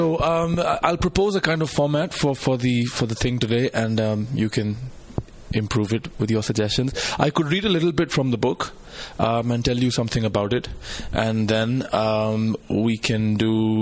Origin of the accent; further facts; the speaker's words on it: Lahore, Punjab, Pakistan; 1990s Pakistan, which is when I was growing up there, in a city called Lahore. Lahore is my hometown. It's a city of about, now it's a city of about 7 million people. It is very close to the Indian border, Pakistan's border with India.